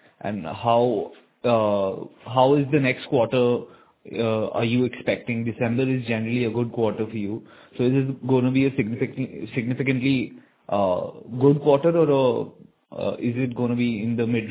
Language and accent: English; Gwalior, Madhya Pradesh, India; I'm from Gwalior.